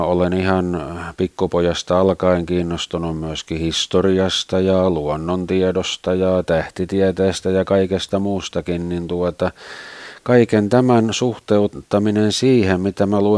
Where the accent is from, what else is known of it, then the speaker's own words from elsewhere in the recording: Tampere, Pirkanmaa, Finland; mun kotikaupungissani Tampereella